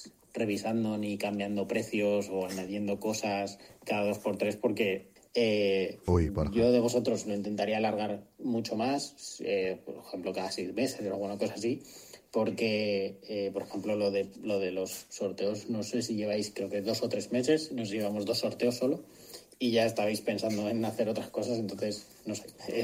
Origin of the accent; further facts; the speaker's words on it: Valencia, Valencian Community, Spain; tengo 35 años, soy de Valencia, como Alex Enent.